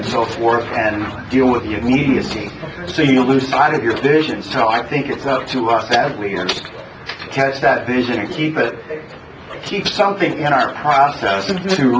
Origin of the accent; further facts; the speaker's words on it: Florida, United States; moved away; I've lived mm-hmm. here for 38 years this summer, and I came from Florida.